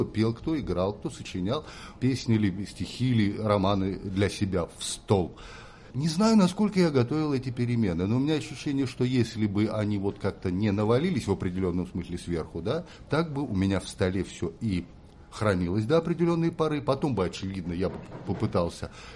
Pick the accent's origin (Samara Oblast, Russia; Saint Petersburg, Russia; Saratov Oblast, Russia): Saratov Oblast, Russia; Saratov; Все условия, в которых я воспитывался, учился, родившись в Саратовской области и живя в городе Саратове, провинциальном большом, закрытом городе промышленном